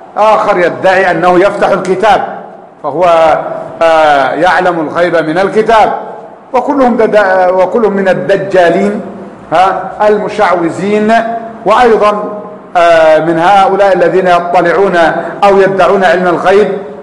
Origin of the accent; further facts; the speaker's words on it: Luxor Governorate, Egypt; كنا أطفال صغار وكان عندنا في الصعيد في الأقصر في قريتنا